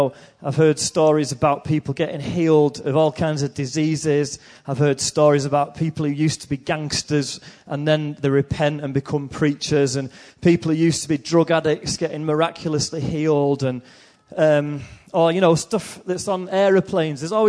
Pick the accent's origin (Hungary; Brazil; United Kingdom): United Kingdom; Salford, North West England; I'm from Salford, just near Manchester.